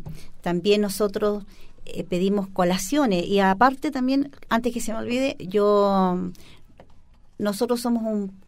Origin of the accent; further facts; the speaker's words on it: Arica, Arica y Parinacota, Chile; Maravilloso, porque yo soy de Arica, me encanta el folclore.